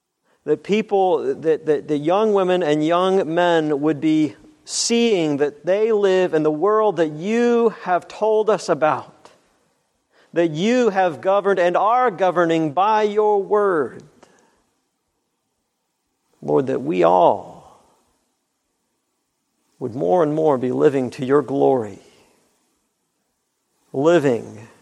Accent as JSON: {"language": "English", "town": "Wichita", "region": "Kansas", "country": "United States", "said": "from Wichita, Kansas."}